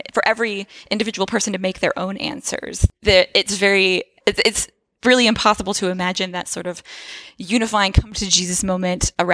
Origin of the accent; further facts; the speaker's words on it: Alabama, United States; I'd never heard it before growing up in Alabama.